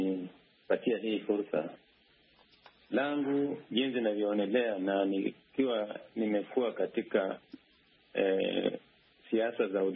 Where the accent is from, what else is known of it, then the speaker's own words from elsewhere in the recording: Kenya; kwa sababu mimi ni Mkenya